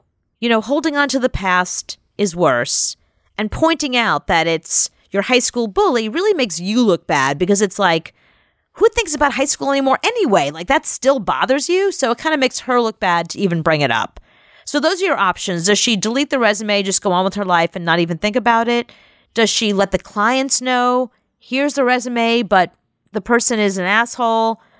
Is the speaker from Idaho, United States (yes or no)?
no; South Carolina, United States; I'm from South Carolina. What does that even mean?